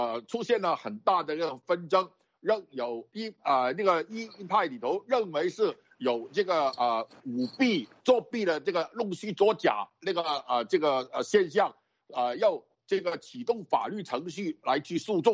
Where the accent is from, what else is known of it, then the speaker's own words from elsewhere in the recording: Hong Kong; 作为香港人